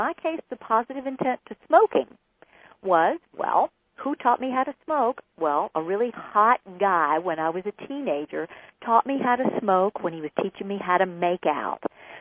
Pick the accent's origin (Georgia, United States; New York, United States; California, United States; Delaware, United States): Georgia, United States; interestingly, we're both from Georgia, but I never knew her growing up.